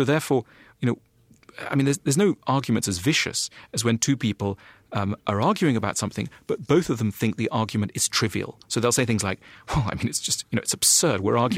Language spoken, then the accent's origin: English; United States; I'm an American in this respect too